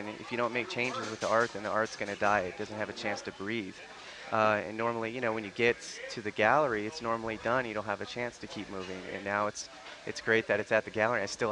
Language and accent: English; United States; I am American.